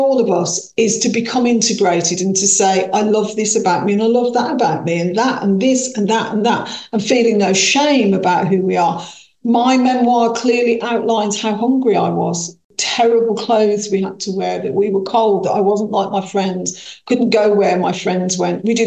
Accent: Birmingham, West Midlands, United Kingdom; I am African Caribbean, I am Irish, I am British, I am an adopted mother, I am a tennis fan, I am a Brummie completely, and even in Brummie circles, I'm a Moseley Brummie

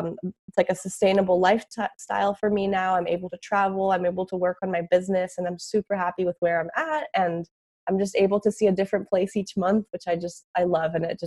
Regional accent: Costa Rica; moved away as an adult; now in United States; So I grew up in Costa Rica, actually. I lived there until I was 18. I moved around a few different places in Costa Rica. And then when I was 18, I moved to the U.S., to Tampa, Florida, to study marketing.

